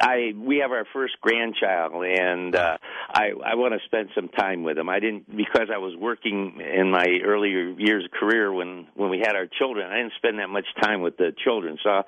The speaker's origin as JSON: {"language": "English", "town": "Toledo", "region": "Ohio", "country": "United States", "tie": "born or raised there", "said": "all the Jeeps – are made in Toledo, Ohio, my hometown."}